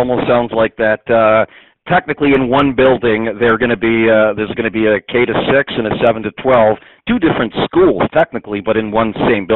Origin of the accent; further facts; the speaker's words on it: Montreal, Quebec, Canada; I'm originally from Montreal, so I guess as somebody who has lived in Montreal, I guess I almost always say it with the French twang.